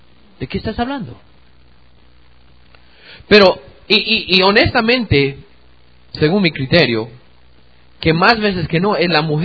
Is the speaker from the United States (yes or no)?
yes; United States; now in Guatemala; yo sé que soy norteamericano, soy gringo, pero yo tengo 17 años de vivir en Guatemala.